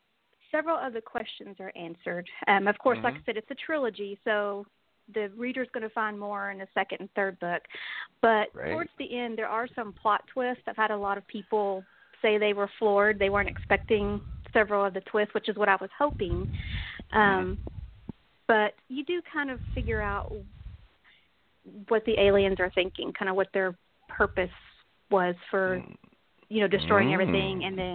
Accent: Texas, United States; I'm from Texas, you know.

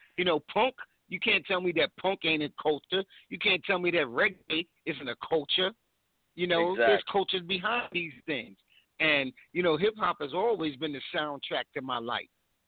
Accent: Bronx, New York, United States; I'm 52 years old, and I've been doing hip-hop since I was 7 years old, growing up in the Bronxdale Projects.

